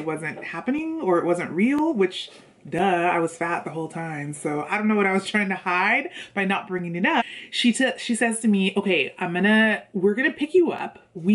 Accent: California, United States; moved away as an adult; now in New York City, United States; I'm from California. I moved to New York for college, and then I ended up staying here in New York City.

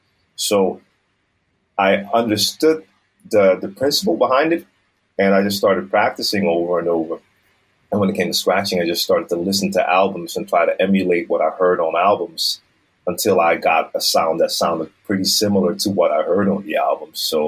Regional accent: Amsterdam, North Holland, Netherlands; English is a second language; I was born and raised in Amsterdam. So I am Dutch. My mom is Dutch. My dad was from the Dutch Caribbean, an island called Curaçao. And like I said, born and raised here in the center of Amsterdam.

